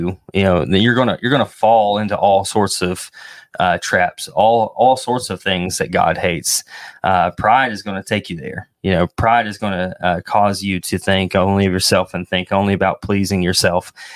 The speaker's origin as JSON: {"language": "English", "region": "the South", "country": "United States", "tie": "born or raised there", "said": "I guess growing up in the South, maybe we need to clarify this."}